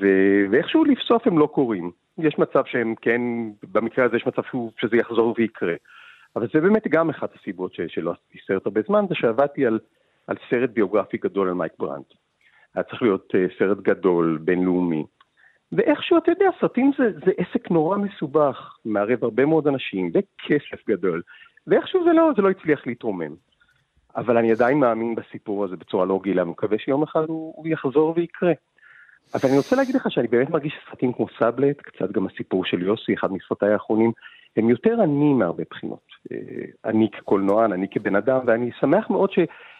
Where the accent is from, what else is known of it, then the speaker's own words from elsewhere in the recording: Jerusalem, Jerusalem District, Israel; אני באמת גדלתי בתוך האולמות של סינמטק ירושלים. כנער ירושלמי, אני כאילו ביליתי הרבה מאוד שעות בתוך האולמות האלה.